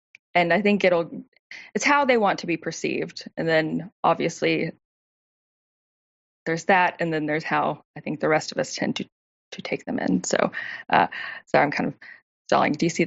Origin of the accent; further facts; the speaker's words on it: Alabama, United States; I'm sure I'm saying that wrong, I'm from Alabama, that's my right.